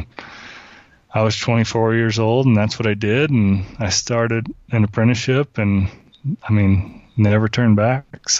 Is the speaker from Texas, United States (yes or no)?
yes; Crowell, Texas, United States; I grew up in North Texas, a little bitty town of Crowell, and we had some javelina, but it was mostly feral hogs.